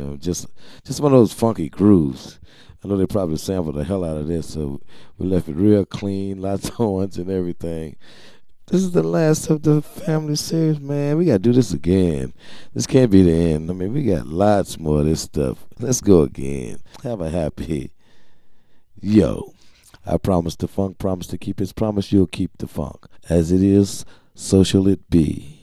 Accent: New Jersey, United States; She was from my hometown back in Jersey in the 50s.

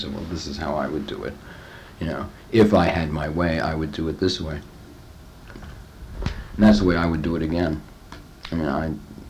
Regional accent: Brooklyn, New York, United States; Yeah, and growing up in Brooklyn is true, but a lot of it isn't true about me at all.

